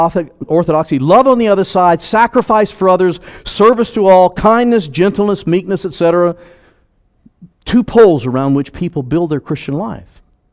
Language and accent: English; Jacksonville, Florida, United States; And I remember the day in up in Jacksonville, which is my hometown